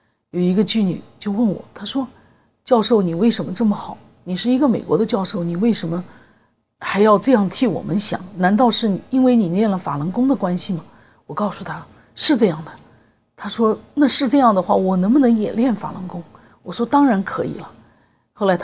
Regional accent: China; 所以作为中国人来讲，

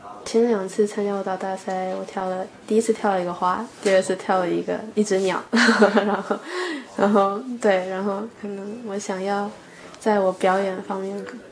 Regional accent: Taiwan; 我本身从小在台湾长大嘛，所以对中国历史、中国文化比较了解

